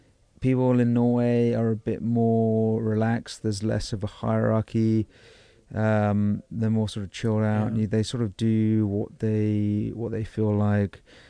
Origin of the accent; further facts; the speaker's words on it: England, United Kingdom; So, you know, from England, I was working in England as an architect for a bit.